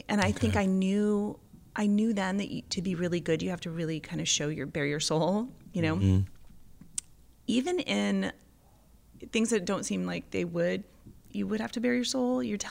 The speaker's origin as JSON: {"language": "English", "town": "San Francisco", "region": "California", "country": "United States", "said": "I'm from San Francisco."}